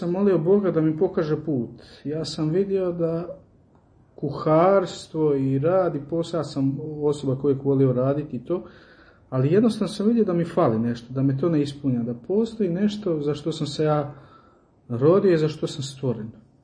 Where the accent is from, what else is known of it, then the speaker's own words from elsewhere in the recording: Đakovo, Osijek-Baranja County, Croatia; kako si rekao, inače Slavonac, dolazim iz Osijeka, rođen u Osijeku, odgajan u Đakovu, kršten i krizman u Đakovu. Volim reći za sebe da sam Đakovčanin, ali evo, Osijek i Đakovo su mi jednako dva najdraža grada